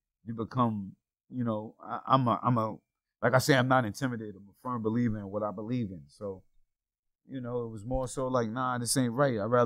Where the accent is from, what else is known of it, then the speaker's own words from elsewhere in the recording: Yonkers, New York, United States; I'm from Yonkers, New York, and made it rapping.